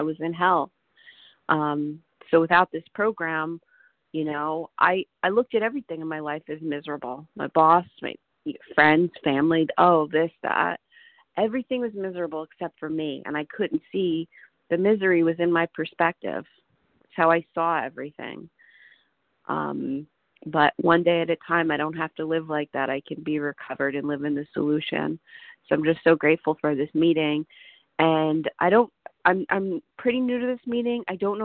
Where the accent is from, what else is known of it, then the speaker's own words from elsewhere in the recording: Seattle, Washington, United States; I'm from Seattle